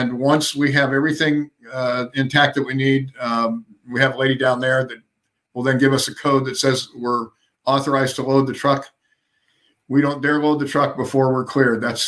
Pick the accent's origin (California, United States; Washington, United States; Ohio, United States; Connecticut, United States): California, United States; And of course, I'm from California.